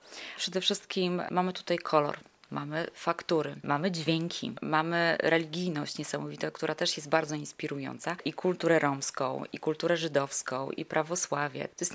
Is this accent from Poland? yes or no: yes; Podlaskie Voivodeship, Poland; Wystarczy tutaj u nas na Podlasiu pojechać do Janowa i zobaczyć, jakie piękne cuda się tworzy.